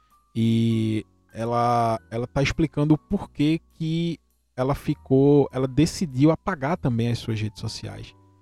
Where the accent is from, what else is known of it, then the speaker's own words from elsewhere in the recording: Vitória, Espírito Santo, Brazil; E eu toco guitarra e sou de Vitória.